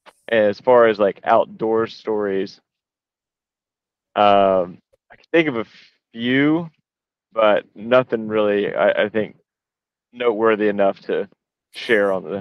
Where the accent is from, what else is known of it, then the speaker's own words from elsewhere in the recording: Huntington, West Virginia, United States; also born or lived in Atlanta; Yeah, so I was born in the 90s in Atlanta, Georgia, and then moved from there to Huntington, West Virginia, and then grew up there more or less until I was 18